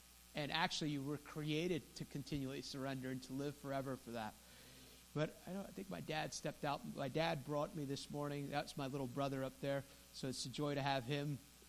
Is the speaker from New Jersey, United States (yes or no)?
yes; Fair Lawn, New Jersey, United States; now in North Carolina, United States; I grew up in Fairlawn, New Jersey, and Bergen County, and I live, if you're not aware, I live in North Carolina now.